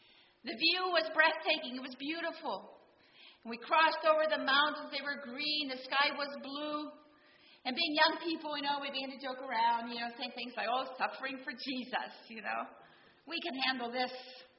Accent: Pennsylvania, United States; I'm from Western PA, I can say this.

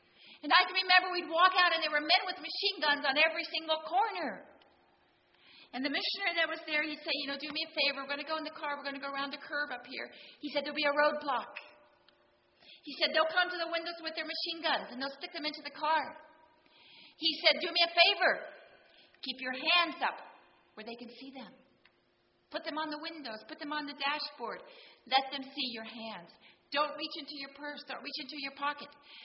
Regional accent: Pennsylvania, United States; I'm from Western PA, I can say this.

